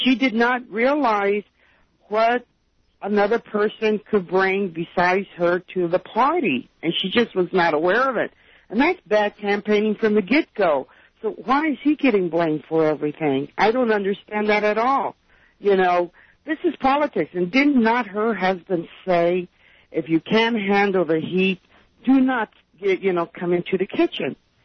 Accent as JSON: {"language": "English", "region": "Kansas", "country": "United States", "said": "And I'm from Kansas, so going to Chicago, who I thought would be a lot different, it's a trip in Chicago."}